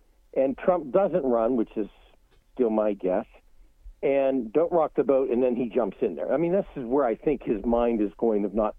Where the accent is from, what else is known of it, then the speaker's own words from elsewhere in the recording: Ohio, United States; they let me be the one to stand at the dais to accept Ohio because it put Bush over, you know, and I'm from Ohio.